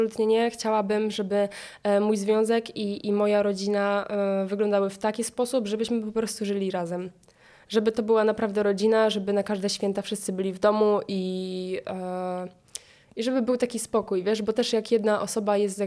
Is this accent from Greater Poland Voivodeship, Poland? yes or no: yes; Greater Poland Voivodeship, Poland; u mnie w Wielkopolsce się tak mówi